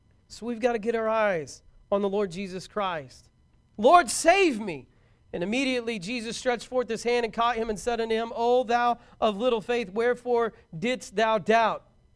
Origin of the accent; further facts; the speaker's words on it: Braggs, Oklahoma, United States; I grew up in Braggs, Oklahoma, not far from Greenleaf Lake, surrounded by hills all around